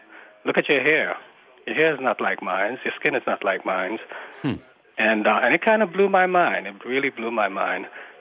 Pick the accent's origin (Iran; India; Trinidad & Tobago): Trinidad & Tobago; now in United States; I came here in 1969 from Trinidad, West Indies. And I went through a shock, you know, and the shock was while I was in school, the African-American kids didn't welcome us, and we always had trouble with them.